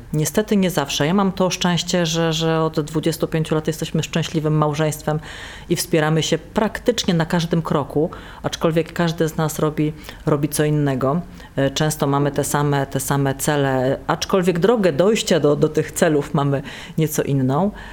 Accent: Gdynia, Pomeranian Voivodeship, Poland; A to głównie dlatego, że pochodzę z Trójmiasta. Pochodzę z Gdyni i gdzieś tam to Trójmiasto, szczególnie Gdynia, cały czas płyną w mojej krwi.

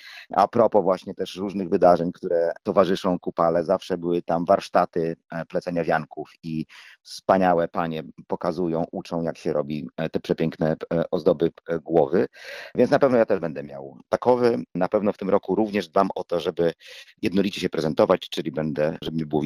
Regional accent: Morąg, Warmian-Masurian Voivodeship, Poland; also born or lived in Olsztyn; Jestem z Morąga. Większą część mojego życia edukacyjnie, towarzysko i artystycznie też spędziłem w Olsztynie i tam jestem też bardzo blisko związany.

